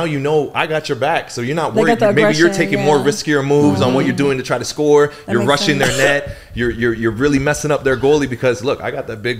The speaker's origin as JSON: {"language": "English", "town": "Toronto", "region": "Ontario", "country": "Canada", "tie": "born or raised there", "said": "And I grew up in Toronto, and I grew up in a hockey family. I was playing hockey at 2-3 years old."}